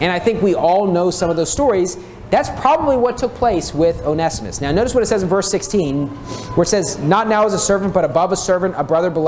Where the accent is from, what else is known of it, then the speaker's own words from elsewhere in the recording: United States; now in Philippines; here in the Philippines is going to be kind of an issue because of the fact I'm an American.